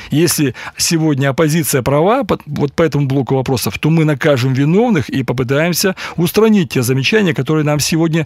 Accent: Perm, Perm Krai, Russia; я здесь, я никуда не делся, я пермяк

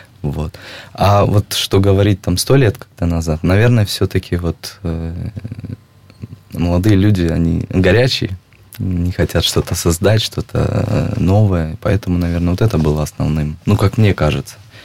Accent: Uzbekistan; now in Krasnodar, Russia; И я человек вообще южный достаточно. Краснодар – это не мой родной город. Я приехал из Узбекистана в Краснодар.

